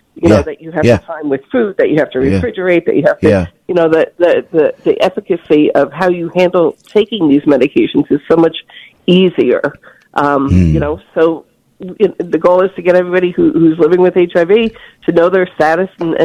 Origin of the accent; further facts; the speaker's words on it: New Jersey, United States; I'm from Bergen County.